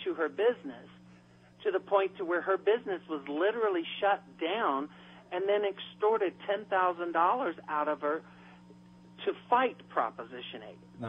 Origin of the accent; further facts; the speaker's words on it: the South, United States; You know, I grew up in the South.